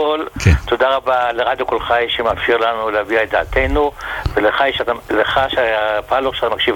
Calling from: Bnei Brak, Tel Aviv District, Israel

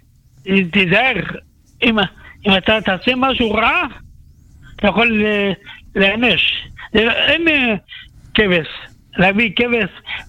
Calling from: Bnei Brak, Tel Aviv District, Israel

